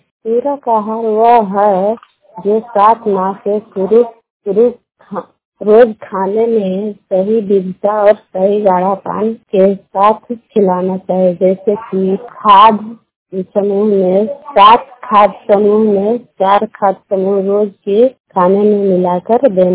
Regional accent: Bihar, India; बलवा पर के रहने वाली हूँ, नादीगंज प्रखंड से और नवादा डिस्ट्रिक्ट से बिलोंग करती हूँ।

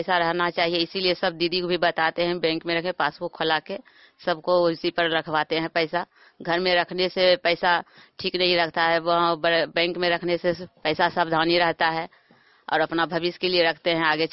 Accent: Bhadaura, India; और मैं भदौरा की रहने वाली हूँ।

